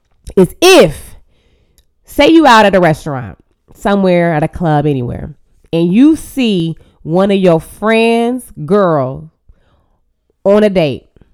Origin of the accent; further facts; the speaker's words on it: Columbus, Ohio, United States; Okay, because I'm from Columbus, Ohio, and that White Castle after the club, it pops.